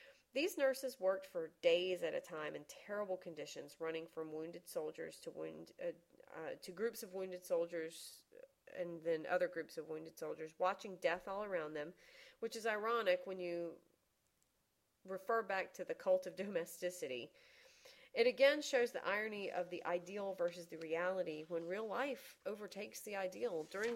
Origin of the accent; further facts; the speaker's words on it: the South, United States; And certainly you can tell from my accent that I am from the South, and we are actually living in the South right now for at least a few more months.